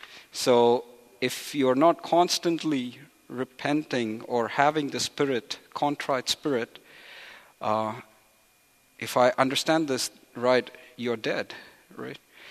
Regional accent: India; moved away as an adult; I was born and brought up in India. I was living there 20 years of my life. I've been away for 12 years now, but I go to India once a year.

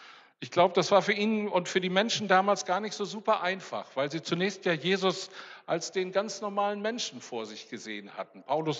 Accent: North Germany, Germany; ich komme aus dem Norden und ich bin in meinem Leben auch auf Helgoland gewesen. Also ich bin so kurz hinterm Nordseedeich geboren und aufgewachsen, also auf der Landseite wohlgemerkt.

